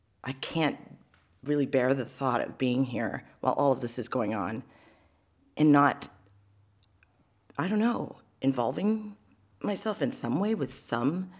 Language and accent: English; Seattle, Washington, United States; And then I remember growing up in Seattle, I was a little girl.